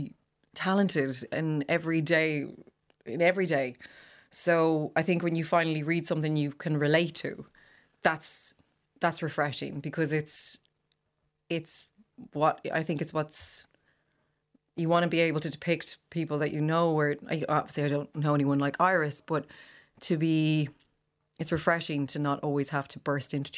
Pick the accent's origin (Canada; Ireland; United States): Ireland; We shot through the summer, so being Irish, I was not ready for the heat.